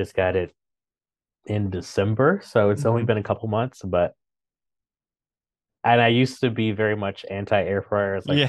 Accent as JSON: {"language": "English", "town": "Chicago", "region": "Illinois", "country": "United States", "tie": "born or raised there", "lives_now": "New York, United States", "said": "I sort of guess I'm from Chicago and like live there for most of my life, but I don't know, all of that was before I turned 18"}